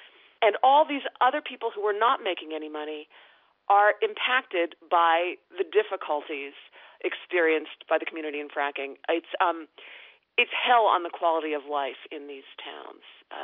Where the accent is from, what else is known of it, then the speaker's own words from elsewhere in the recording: Pennsylvania, United States; When I grew up in Pennsylvania, this was pre-internet, and so if anything, the community was more isolated then than it is today.